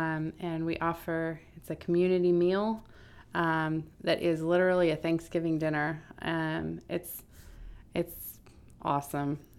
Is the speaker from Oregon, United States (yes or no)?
yes; McMinnville, Oregon, United States; I am from Portland, Oregon area, McMinnville, Oregon, and we have lived in the Shoals for 5 years.